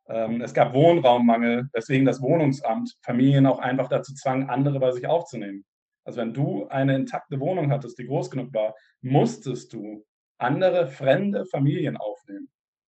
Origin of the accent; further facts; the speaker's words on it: Germany; Ja, ich bin ja selber in Deutschland aufgewachsen und ich kann mir gar nicht vorstellen, wie es damals gewesen sein muss.